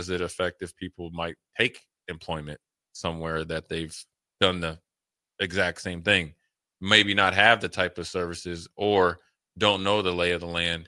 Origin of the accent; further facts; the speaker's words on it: Minnesota, United States; obviously I'm from Minnesota